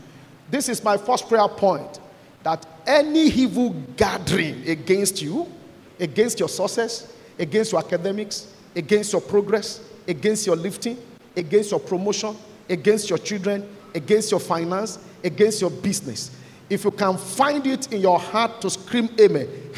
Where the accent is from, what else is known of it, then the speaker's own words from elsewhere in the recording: Ibadan, Oyo, Nigeria; Incidentally, we are from the same place. He's from Ibadan. I'm from Ibadan. Another one, he went to Lagelu Grammar School. Many years ahead, I went to Lagelu Grammar School.